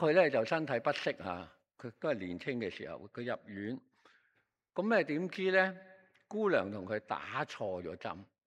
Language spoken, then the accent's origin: Chinese; Chaozhou, Guangdong, China; 特别我是潮州人，我是潮州人呢